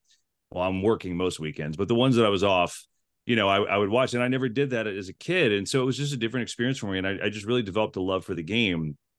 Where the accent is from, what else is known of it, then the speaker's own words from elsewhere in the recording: New Jersey, United States; I grew up in New Jersey and no one played it in my family and never played it, never paid attention to it, never watched it.